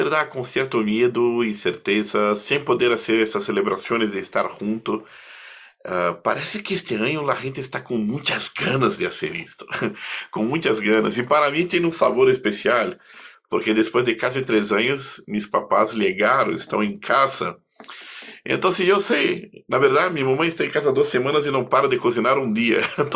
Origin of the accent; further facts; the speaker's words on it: Rio de Janeiro, Brazil; Spanish is a second language; tengo que traer a la realidad de Río de Janeiro, de donde soy, ¿no?